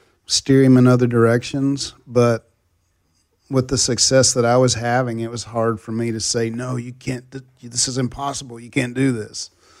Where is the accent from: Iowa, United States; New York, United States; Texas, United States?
Texas, United States; Well, and I grew up in Texas, and that's the only … cut I ever got